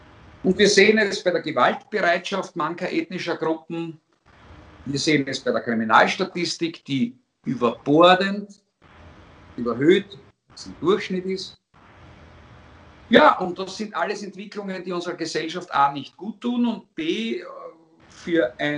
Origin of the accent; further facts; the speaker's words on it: Austria; dann sollten wir uns als Österreicher das Recht herausnehmen